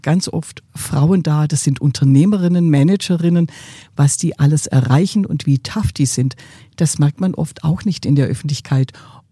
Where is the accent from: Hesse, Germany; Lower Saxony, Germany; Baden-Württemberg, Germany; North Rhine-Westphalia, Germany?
Baden-Württemberg, Germany; born there; Ich bin als Schwäbin geboren und in einem typisch schwäbischen Haushalt geboren.